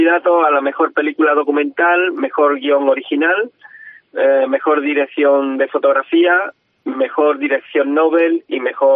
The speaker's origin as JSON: {"language": "Spanish", "town": "Jerez de la Frontera", "region": "Andalusia", "country": "Spain", "said": "precisamente en Jerez de la Frontera, que es mi tierra"}